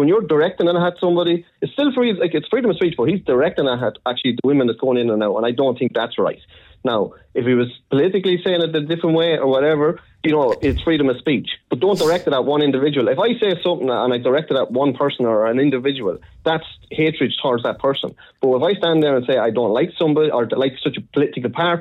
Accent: Ireland; also born or lived in United Kingdom; The discrimination I got as an Irishman, as being called a paddy and everything like that, didn't bother me.

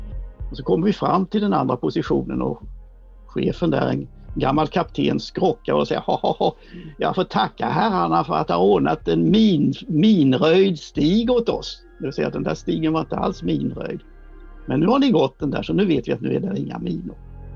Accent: Sweden; FN-emblemet skyddar oss. Och vi är svenskar, vi klarar allt.

